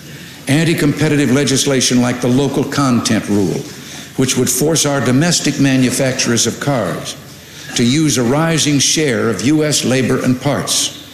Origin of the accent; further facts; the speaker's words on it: California, United States; Being a Californian